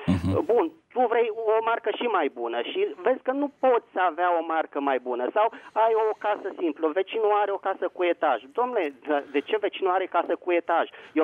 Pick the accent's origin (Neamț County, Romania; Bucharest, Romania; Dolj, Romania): Bucharest, Romania; din București.